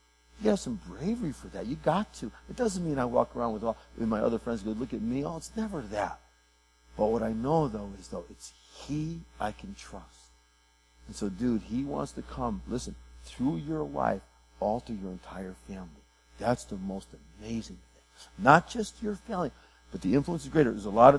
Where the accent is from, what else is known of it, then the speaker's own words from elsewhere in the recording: New England, United States; I'm from New England, so I gotta be part of that.